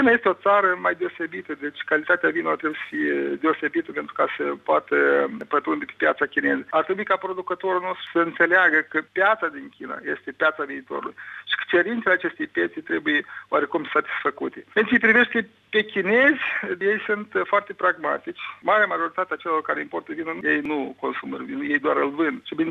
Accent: Moldova; Când spun că sunt din Moldova, foarte mult asociază Moldova cu vinurile.

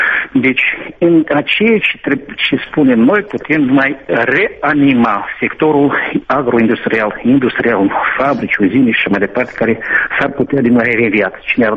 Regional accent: Moldova; Suntem moldoveni la noi, Moldova

